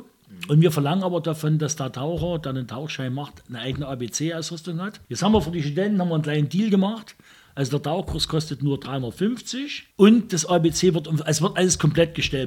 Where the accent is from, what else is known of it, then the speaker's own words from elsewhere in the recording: Zwickau, Saxony, Germany; aber wir sind aus Zwicke, ne? Wie man sagt, die Zwicke.